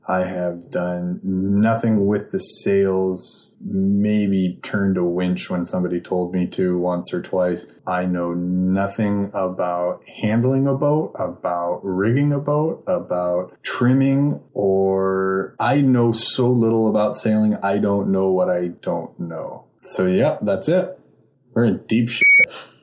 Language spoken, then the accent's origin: English; San Diego, California, United States; I grew up in San Diego. Everybody surfs.